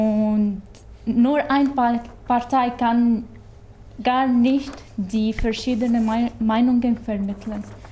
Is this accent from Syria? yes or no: yes; Syria; German is a second language; moved away; ich komme aus Syrien, bin ich hier seit 2 Jahren.